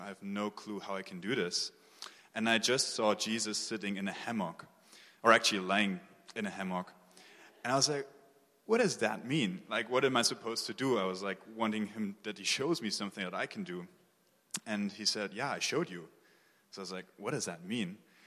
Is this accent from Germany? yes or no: yes; Germany; English is a second language; I'm from Germany, and I'm an engineer